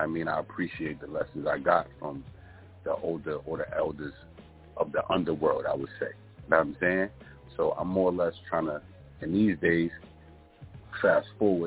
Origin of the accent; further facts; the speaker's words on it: Harlem, New York, United States; I'm from the Harlem era where we tracked all night